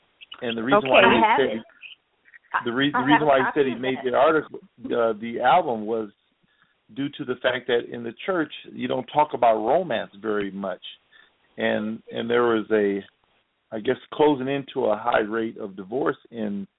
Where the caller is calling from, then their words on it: Toronto, Ontario, Canada; I'm calling from Toronto, Canada.